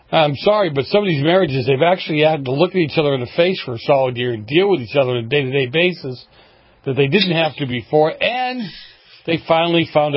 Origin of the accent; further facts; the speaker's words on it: Boston, Massachusetts, United States; I mean, I grew up in Boston when the storm came and the electricity went out for whatever reason.